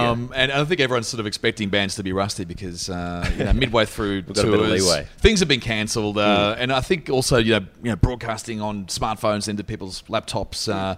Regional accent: Queanbeyan, New South Wales, Australia; I was in Queanbeyan, which is probably worse.

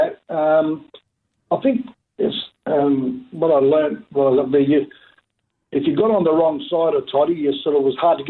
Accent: Bunbury, Western Australia, Australia; growing up in Bunbury and playing on I played all my junior footies at Maris Junior Footy Club

